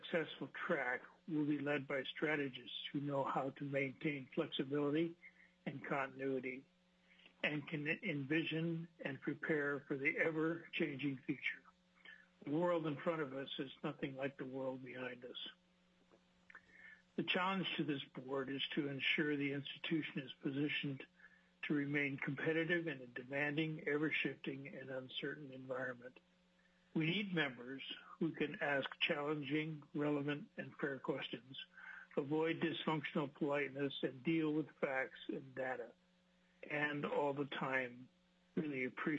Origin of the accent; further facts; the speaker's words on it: Juneau, Alaska, United States; I'm from Juneau